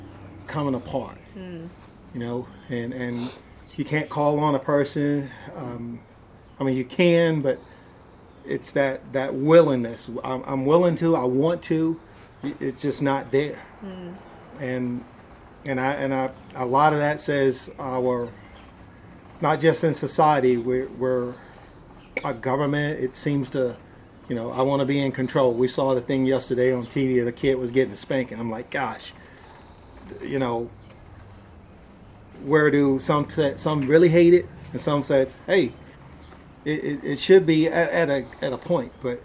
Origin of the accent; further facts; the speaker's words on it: Virginia, United States; When I grew up in Virginia